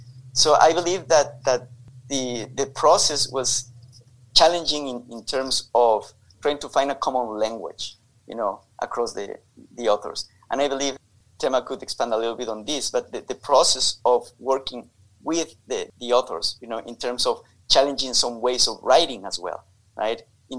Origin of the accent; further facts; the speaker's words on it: Ecuador; From where I am from Ecuador